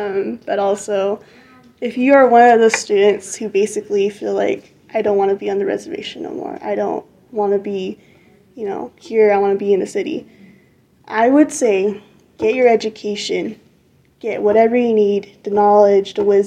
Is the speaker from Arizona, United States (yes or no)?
yes; Kayenta, Arizona, United States; I come from the Napa Nation in northern Arizona, from Kianta, Arizona